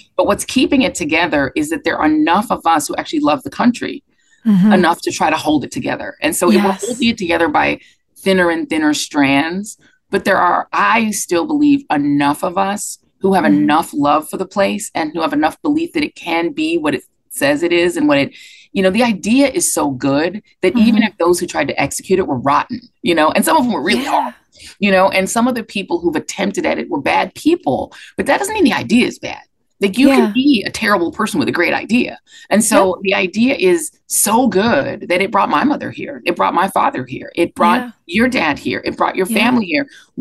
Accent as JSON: {"language": "English", "region": "the West", "country": "United States", "said": "I'm from the West. Most of the people who do this are from New York and DC. You know, I'm from a part of the country people don't really talk about, you know, the out West"}